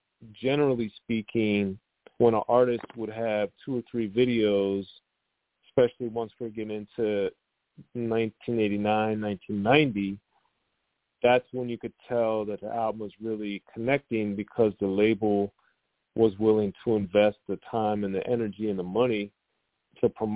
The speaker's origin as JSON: {"language": "English", "region": "Maryland", "country": "United States", "tie": "born or raised there", "said": "Like growing up in Maryland, they weren't playing a lot of West Coast rap on the radio"}